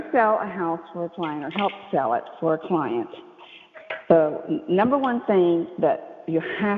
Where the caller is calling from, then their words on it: Midwest, United States; I'm talking from the Midwest